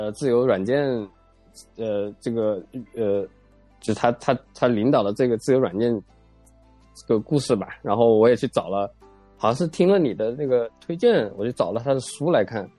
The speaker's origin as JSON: {"language": "Chinese", "town": "Qianjiang", "region": "Hubei", "country": "China", "tie": "born or raised there", "said": "那就是江汉油田在那里，然后我从小就在那里长大的。怎么说呢，就是那里就是属于五湖四海来油田建设的这些工人啊，石油工人"}